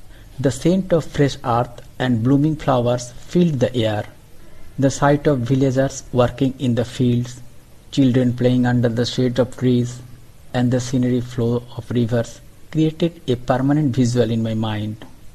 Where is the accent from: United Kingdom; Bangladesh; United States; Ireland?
Bangladesh; English is a second language; Embracing my home country, Bangladesh.